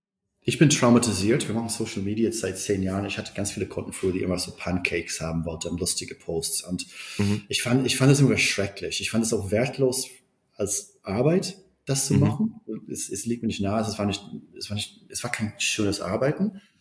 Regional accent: Berlin, Germany; Ich bin Berliner

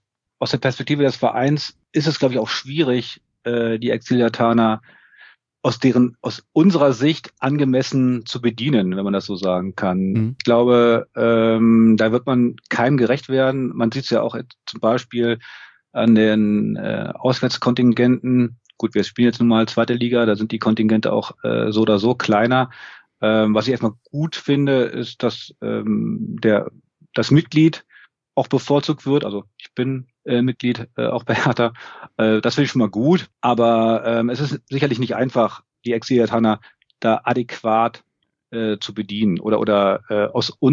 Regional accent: Berlin, Germany; now in Essen, Germany; Man kann sich ja als Berliner sehr wohlfühlen hier.

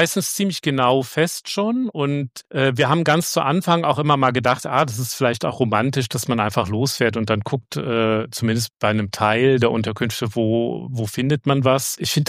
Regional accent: Germany; dann bin ich als ordentlicher deutscher Bürger

